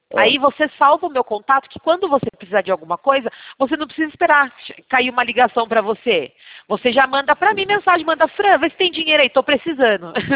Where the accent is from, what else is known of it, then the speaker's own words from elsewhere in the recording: Sorocaba, São Paulo, Brazil; Eu sou de Sorocaba.